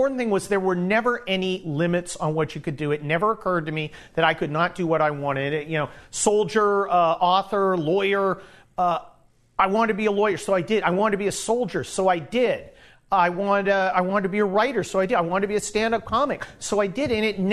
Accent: California, United States; also born or lived in Cincinnati; I was sent to California. I grew up in the California suburbs, the suburbs of San Francisco, which are now very liberal and very rich.

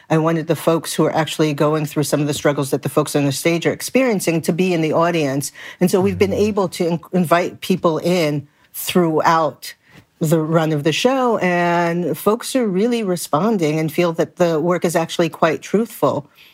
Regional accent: Brooklyn, New York, United States; I grew up in Brooklyn in a multicultural community.

